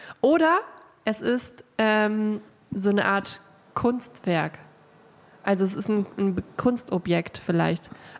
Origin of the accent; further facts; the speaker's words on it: Baden-Württemberg, Germany; accent: Swabian; ich habe gerade meinen schwäbischen Dialekt verloren, glaube ich.